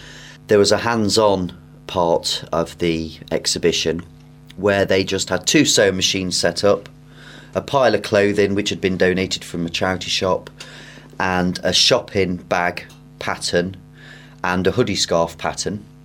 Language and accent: English; Nottingham, East Midlands, United Kingdom; well, I'm from Nottingham originally.